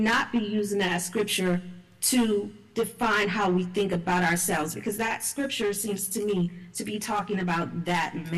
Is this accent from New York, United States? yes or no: no; New Orleans, Louisiana, United States; New Orleans, Louisiana.